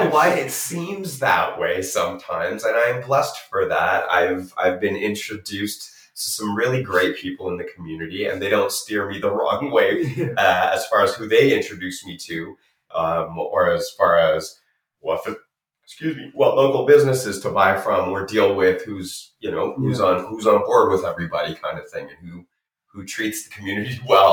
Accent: Toronto, Ontario, Canada; also born or lived in Calgary / Edmonton; I grew up in Toronto and out west in Calgary and Edmonton. I've lived across the Canada in Halifax and London, Ontario, in Vancouver and Victoria as well.

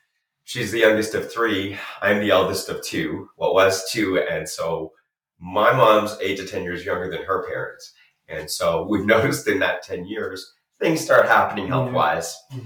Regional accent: Toronto, Ontario, Canada; also born or lived in Calgary / Edmonton; I grew up in Toronto and out west in Calgary and Edmonton. I've lived across the Canada in Halifax and London, Ontario, in Vancouver and Victoria as well.

